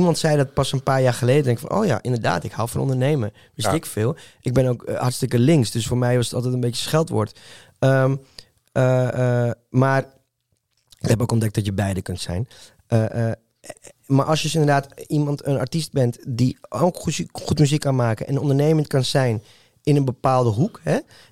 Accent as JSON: {"language": "Dutch", "town": "Amsterdam", "region": "North Holland", "country": "Netherlands", "also_born_or_lived": "Chile", "said": "Dus ik ben evenveel Chileen als dat ik Amsterdammer ben."}